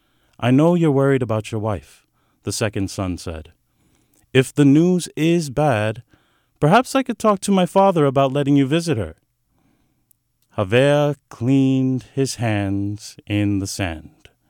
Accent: Sacramento, California, United States; As a Samoan man growing up in Sacramento, I think most of what I see in Pacific Island cultures is through like church conventions

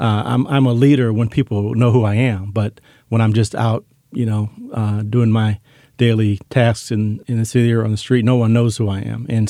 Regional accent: St. Louis, Missouri, United States; Michael Brown in Ferguson, Missouri, that incident was 2 miles from where I grew up in St. Louis.

